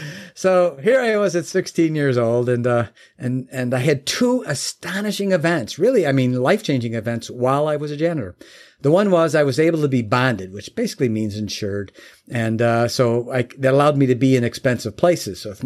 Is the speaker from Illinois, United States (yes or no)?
yes; Chicago, Illinois, United States; now in Michigan, United States; Basically, I live in Michigan now, but I hail from Chicago, the greater Chicagoland area.